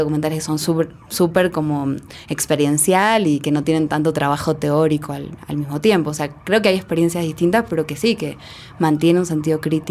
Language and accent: Spanish; Argentina; yo concretamente soy argentina